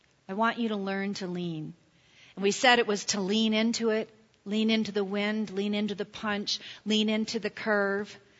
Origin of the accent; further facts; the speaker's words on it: Michigan, United States; I'm from Michigan, so we really know Johnny Appleseed.